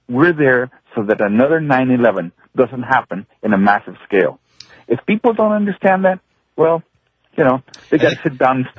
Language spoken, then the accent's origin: English; Colombia; now in United States; I'm a naturalized American citizen. I came from Colombia, and I came to this country for the simple reason that this is the best there is.